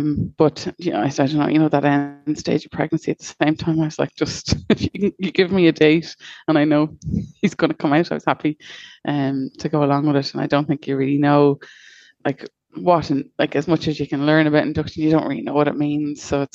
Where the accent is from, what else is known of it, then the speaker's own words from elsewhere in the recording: Dublin, Leinster, Ireland; from Dublin.